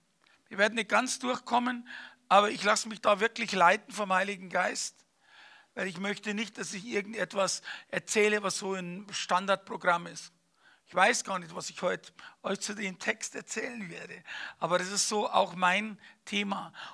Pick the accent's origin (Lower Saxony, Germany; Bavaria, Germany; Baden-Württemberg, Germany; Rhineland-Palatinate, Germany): Bavaria, Germany; kein Deutscher bin, sondern ich bin Bayer, okay? Und da bin ich stolz drauf